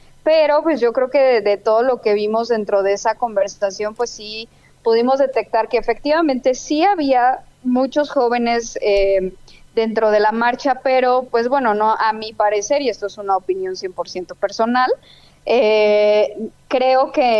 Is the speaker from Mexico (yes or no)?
yes; Mexico; deberíamos encontrar un fin último, todos como mexicanos, en el sentido de que pues el país esté mejor.